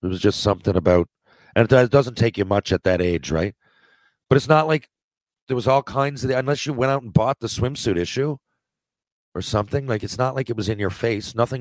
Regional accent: Newfoundland and Labrador, Canada; I'm from Newfoundland.

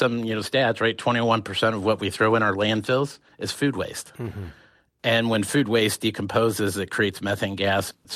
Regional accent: Elkhart, Indiana, United States; Yeah, so in the public school example, Elkhart Community Schools, that's actually my hometown.

